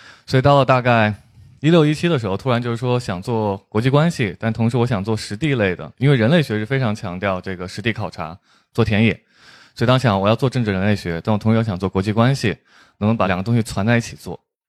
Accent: Hubei, China; also born or lived in Wuhan; 就虽然我是在湖北长大，但我完全不会说当地方言，因为我从小到大全部都是一个北方人的生活圈起来的，所以只会说普通话，然后过年也吃饺子，然后直到我大概小学的时候到了武汉

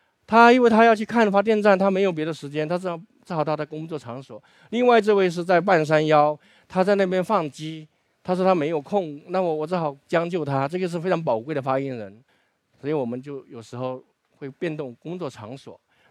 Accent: Fujian, China; 所以我们是三省交界处，从小对方言呢就有深切的感受，口音很不同。91年到94年，我在福建师大读方言学硕士，

